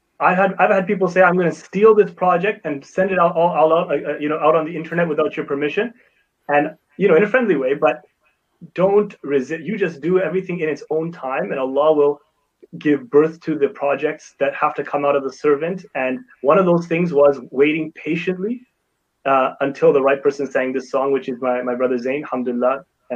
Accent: Toronto, Ontario, Canada; I'm from Canada, Toronto, Canada, originally.

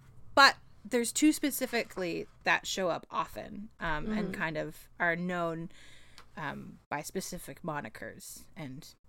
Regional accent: Australia; No, we're also Australian.

